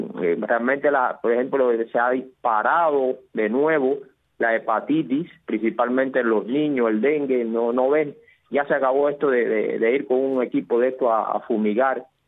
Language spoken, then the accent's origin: Spanish; Cuba; porque todo sube cuando hay estas situaciones que estamos viviendo los cubanos